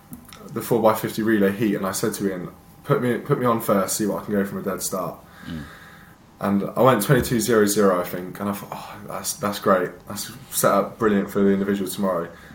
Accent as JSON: {"language": "English", "town": "Cirencester", "region": "South West England", "country": "United Kingdom", "said": "because I came obviously from Cirencester, got nothing really, and then to go to Loughborough with all these cameras, it's unbelievable."}